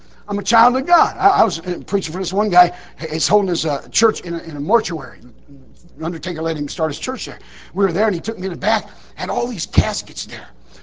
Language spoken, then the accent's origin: English; Detroit, Michigan, United States; I didn't know what a camp meeting was. I was from Detroit, Michigan.